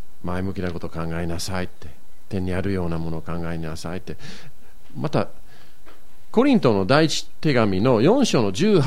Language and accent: Japanese; Tokyo, Japan; born there; now in Kobe, Japan; 私東京生まれなんですけれども、